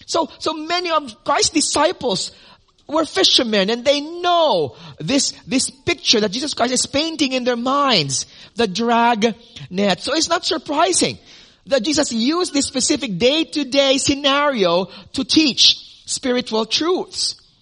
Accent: Philippines; I came from the Philippines, and the Philippines is an archipelago, 7,107 islands, all in all.

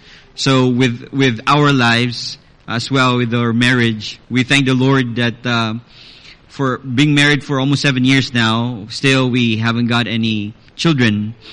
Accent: Philippines; We're from the Philippines. Growing up, I grew up in a strongly devoted Catholic family. And growing up, you know, in the Philippines

